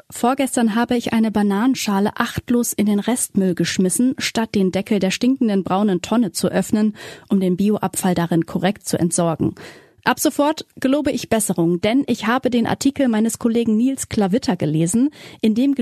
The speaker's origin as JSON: {"language": "German", "region": "Bavaria", "country": "Germany", "said": "In Bayern, meinem Heimatbundesland"}